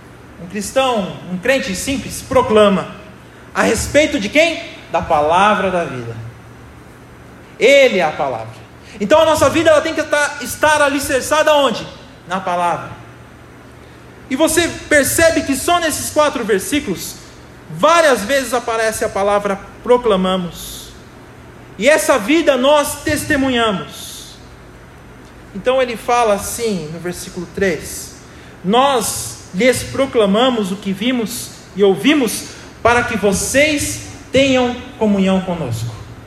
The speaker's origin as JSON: {"language": "Portuguese", "region": "Northeast Region", "country": "Brazil", "said": "eu vim de lá de cima, eu vim do Nordeste, meu negócio é rápido, assim."}